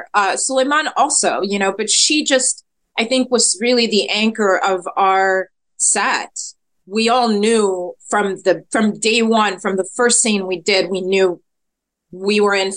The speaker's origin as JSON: {"language": "English", "country": "Cameroon", "said": "because I'm from Cameroon. It's a Francophone country. Well, it is also English speaking, but I'm from the Francophone side."}